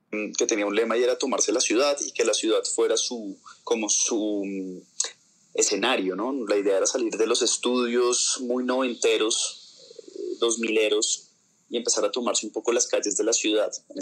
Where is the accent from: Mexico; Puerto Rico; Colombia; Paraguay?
Colombia; Bogotá; born there; soy actor, nací en Bogotá, Colombia, en el 88.